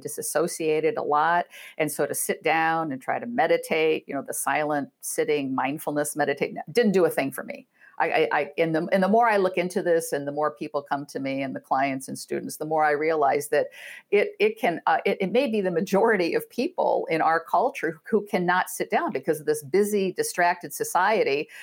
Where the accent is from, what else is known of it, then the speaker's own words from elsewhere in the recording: Iowa, United States; also born or lived in Chicago; I'm from Iowa, a good Iowa girl.